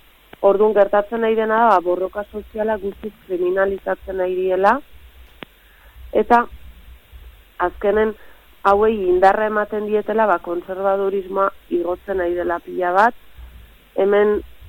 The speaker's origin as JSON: {"language": "Basque", "town": "Leitza", "region": "Navarre", "country": "Spain", "said": "ni Leitzakoa naiz, ba, Leitzan"}